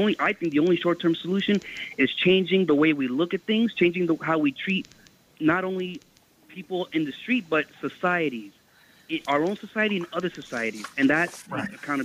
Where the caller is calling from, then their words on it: Queens, New York, United States; I'm calling from Queens.